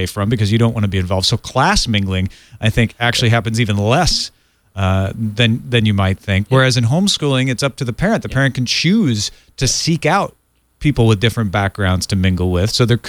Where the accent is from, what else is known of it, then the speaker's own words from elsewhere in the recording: Illinois, United States; when I heard about people being homeschooled growing up in Southern Illinois